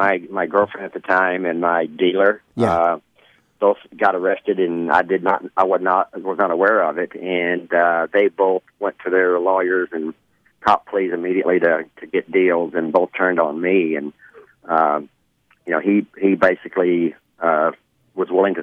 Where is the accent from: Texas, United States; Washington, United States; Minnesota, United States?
Texas, United States; Abilene; I'm from Abilene, Texas, and I was actually going. I had already put my name in to run for mayor.